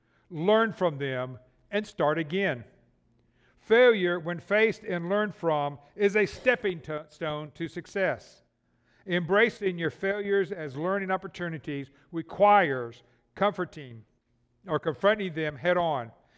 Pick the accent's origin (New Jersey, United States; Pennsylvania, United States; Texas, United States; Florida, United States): Florida, United States; Pensacola; Part of it was filmed in my hometown in Pensacola, Florida.